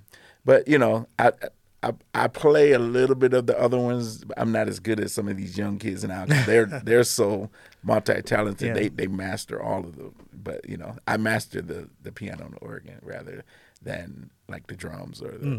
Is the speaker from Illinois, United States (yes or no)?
no; Toledo, Ohio, United States; Born and raised in Toledo.